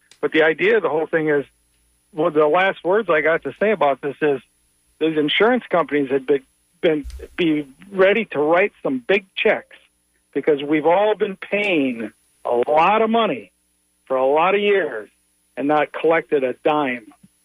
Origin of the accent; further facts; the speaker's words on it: Wisconsin, United States; Up north, I'm from Wisconsin, and up north in Wisconsin